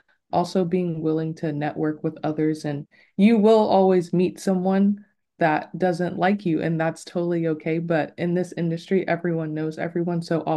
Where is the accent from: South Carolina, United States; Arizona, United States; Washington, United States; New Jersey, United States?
Arizona, United States; Mesa; also born or lived in Germany; now in Los Angeles, United States; I am originally from Arizona, Mesa, Arizona, to be exact. And I lived in Germany for the first 8 years of my life due to my dad being in the U.S. Army.